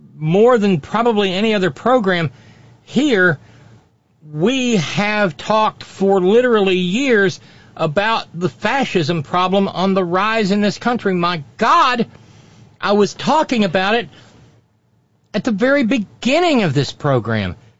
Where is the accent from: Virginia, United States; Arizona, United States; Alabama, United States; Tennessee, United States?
Alabama, United States; And as someone born and raised in Alabama, I take umbrage at the fact that they're somehow assuming that he's stupid because he's from Alabama.